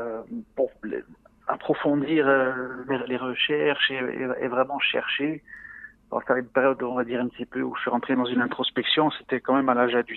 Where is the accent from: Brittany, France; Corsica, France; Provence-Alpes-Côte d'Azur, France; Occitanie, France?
Corsica, France; Ajaccio; j'ai grandi en Corse. Je suis né à Ajaccio dans une famille corse à 100%, du côté de mon père, du côté de ma mère aussi. J'ai grandi dans une éducation chrétienne classique, hein, comme tous les enfants en Corse.